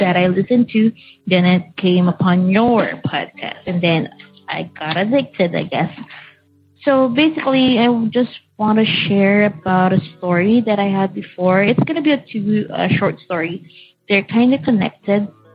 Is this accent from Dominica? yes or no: no; Philippines; now in Saudi Arabia; I'm from Philippines, so sorry about that. But currently working here in Saudi Arabia